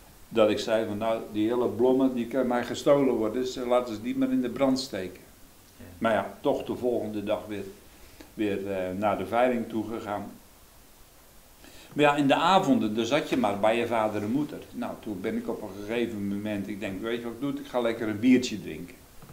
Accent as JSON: {"language": "Dutch", "town": "Rijnsburg", "region": "South Holland", "country": "Netherlands", "tie": "born or raised there", "said": "Ik kom uit Rijnsburg, geboren en getogen in Rijnsburg."}